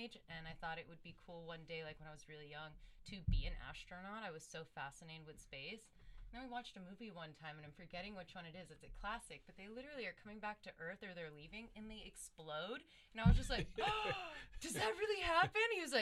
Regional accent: Miami, Florida, United States; Because we're from Miami.

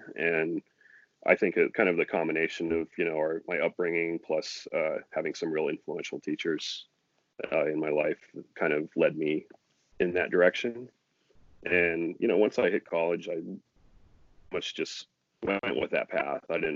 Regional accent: Olympia, Washington, United States; Yeah, I grew up in Olympia, Washington. And I lived there until I was like 25.

